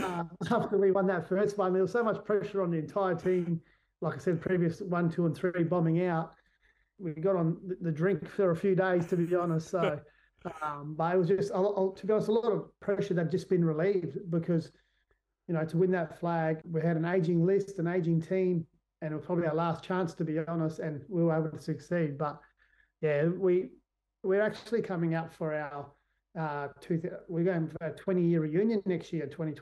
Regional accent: Port Lincoln, South Australia, Australia; now in Adelaide, Australia; He lived with us for a bit when we first moved to Adelaide from my hometown, Port Lincoln.

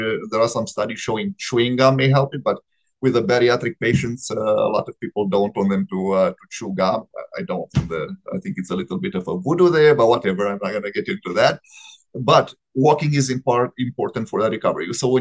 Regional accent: Romania; But, you know, I grew up in Romania and did my medical school in Romania.

